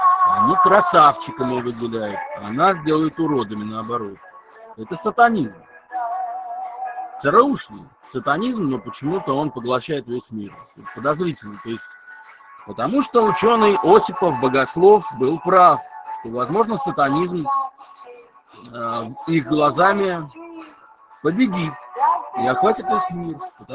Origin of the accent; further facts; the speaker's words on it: Moscow, Russia; тем более вот такие, как я, люди москвичи, да, которые на самое дно еще в СССР опускались своими